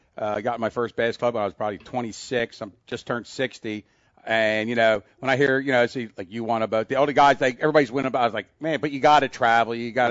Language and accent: English; New Jersey, United States; Because, you know, growing up in South Jersey, and I remember it's exciting now today to see so many. You know, I live in Williamstown, not too far from you.